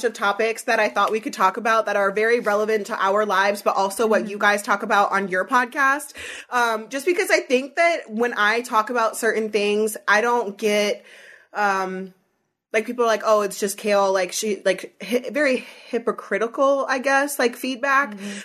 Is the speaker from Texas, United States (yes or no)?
no; Pennsylvania, United States; I'm from Northern Pennsylvania.